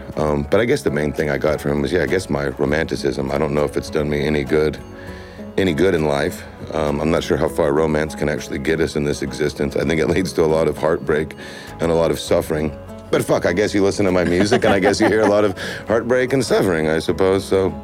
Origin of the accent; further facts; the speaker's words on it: Texas, United States; also born or lived in Memphis, Tennessee; because I was born in Memphis, I was raised in Texas, so I have to play country.